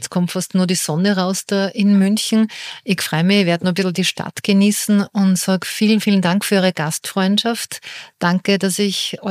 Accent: Austria; Also bei uns in Österreich ist es ja ähnlich mit der Pensionsfürsorge

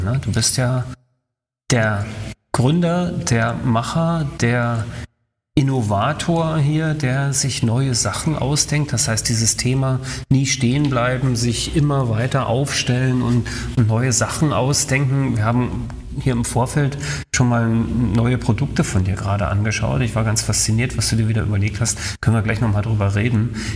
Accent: Berlin, Germany; ich komme aus Berlin

